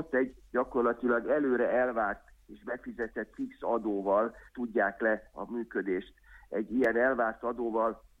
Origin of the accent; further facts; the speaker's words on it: Hungary; olyan, aki mi, mint magyarok, mindig meg tudjuk kerülni a lehetséges falat, mindig megtaláljuk a kiskapukat